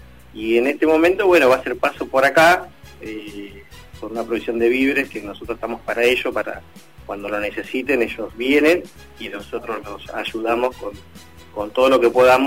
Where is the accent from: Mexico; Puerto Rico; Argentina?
Argentina; Bahía Blanca, Buenos Aires Province; also born or lived in La Plata; soy nacido en La Plata, criado en la parte de Puerto Belgrano, Bahía Blanca.